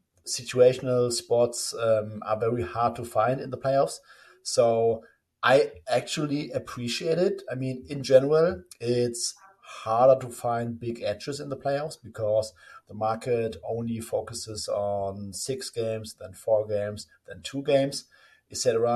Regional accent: Germany; English is a second language; growing up in Germany, like everyone at some point becomes dedicated to soccer in some form.

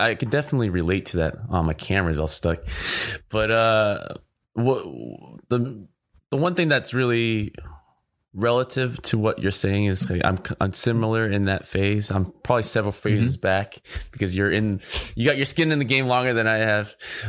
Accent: California, United States; I know you're based in Orange County. I grew up in Orange County as well.

